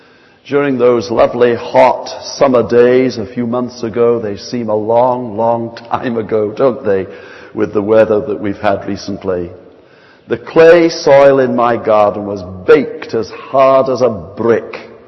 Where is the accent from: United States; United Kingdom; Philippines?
United Kingdom; Arbroath, Scotland; When I was in my teens growing up in Arbroath, a large group of young people attended the town mission there on a Saturday night for the tea meeting.